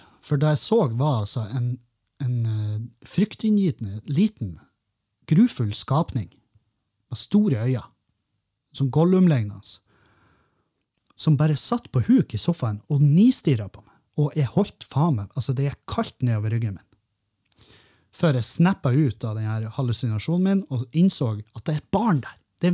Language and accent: Norwegian; Bodø, Nordland, Norway; så er det vel når vi er hjemme i Bodø at vi går tur eller noe sånt.